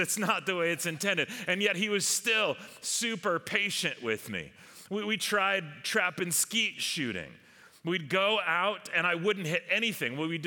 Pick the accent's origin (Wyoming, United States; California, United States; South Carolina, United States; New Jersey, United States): California, United States; Long Beach; When I was a kid growing up in Long Beach, California, I was kind of a tidy kid, you know.